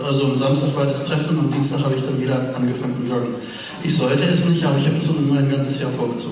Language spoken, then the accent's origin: German; Kassel, Hesse, Germany; Aus Kassel.